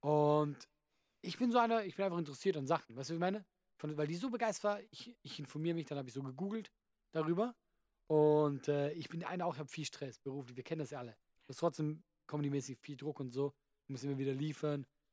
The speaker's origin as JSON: {"language": "German", "town": "Bad Kreuznach", "region": "Rhineland-Palatinate", "country": "Germany", "tie": "born or raised there", "said": "weil ich habe da meine Vorpremiere gehabt und Bad Kreuznach, du, ey, ich komm daher"}